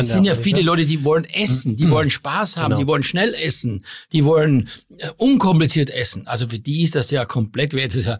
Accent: Styria, Austria; Ich komme aus der Steiermark und ich habe natürlich das Fundament der Küche gelernt

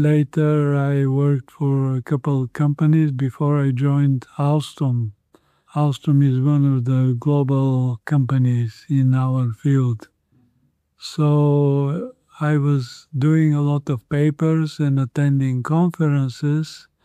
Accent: Bulgaria; moved away as an adult; now in United States; Yeah, I am originally from Bulgaria, and I grew up there, and I went to school there, and I worked for 15 years in Bulgaria until I moved to the U.S.

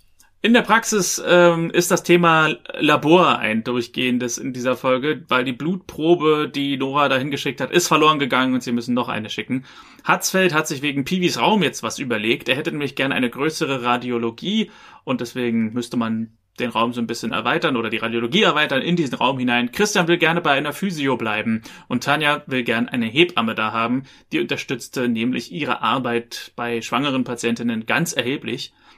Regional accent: Berlin, Germany; ich bin ja aus Berlin

